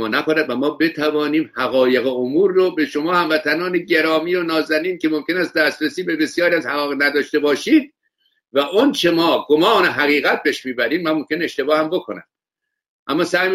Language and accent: Persian; Iran; من به عنوان یک ایرانی که بسیار به وطنم علاقه دارم و به فرهنگش و به مردمش،